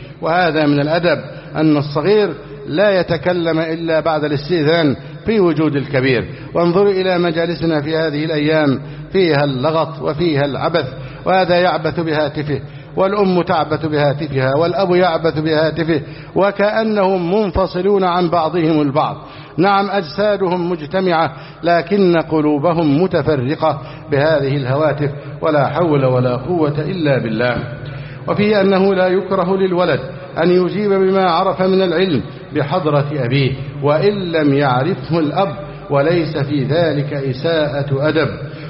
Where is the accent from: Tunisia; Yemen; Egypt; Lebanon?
Egypt